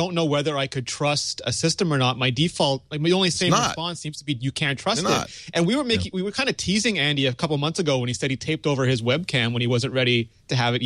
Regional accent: Canada; we're Canadian.

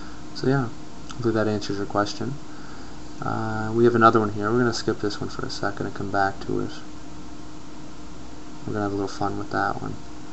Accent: Canada; He's an American, I'm a Canadian, I'm good looking, he's not, just kidding.

